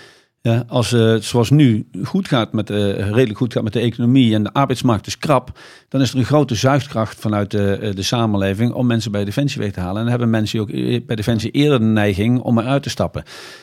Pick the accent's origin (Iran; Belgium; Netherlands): Netherlands